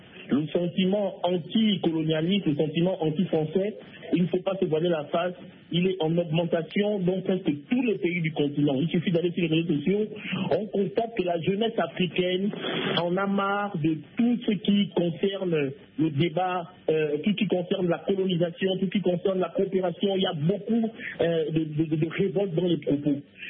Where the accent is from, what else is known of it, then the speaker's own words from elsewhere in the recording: Gabon; chez nous, chez les Bantous, je suis gabonais